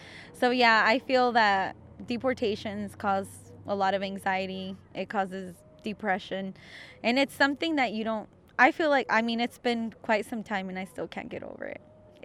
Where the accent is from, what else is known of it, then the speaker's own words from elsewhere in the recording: Liberal, Kansas, United States; also born or lived in Juarez, Mexico; I'm 30 years old. I was born in Mexico. I was born in Juarez. I was brought as a baby when I was 2 years old to Liberal, Kansas. So I actually was undocumented for a very long time until I was able to finally gain legalization.